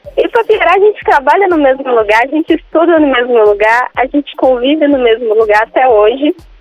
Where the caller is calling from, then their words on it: Belo Horizonte, Minas Gerais, Brazil; Eu falo de BH.